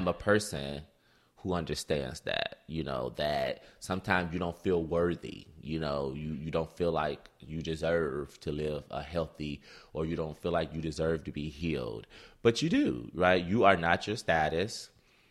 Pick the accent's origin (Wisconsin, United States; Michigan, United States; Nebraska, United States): Michigan, United States; Detroit; Yeah, think about growing up in Detroit and the lack of exposure to spirituality